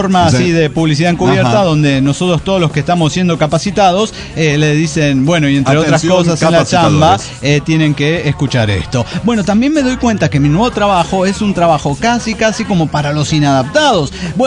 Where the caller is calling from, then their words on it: Carlos Pellegrini, Santa Fe, Argentina; hola, ¿cómo están, amigos? Soy el siestero de Carlos Pellegrini, Santa Fe, Argentina.